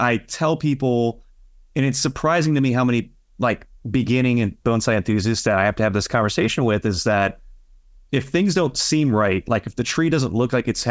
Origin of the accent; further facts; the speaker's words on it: Louisiana, United States; I'm from Louisiana. I've been doing bonsai my whole life here.